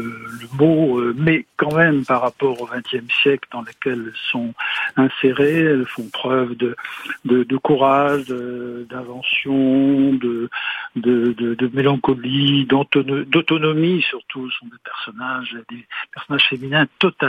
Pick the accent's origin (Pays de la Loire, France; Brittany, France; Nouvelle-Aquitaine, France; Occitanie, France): Brittany, France; je suis breton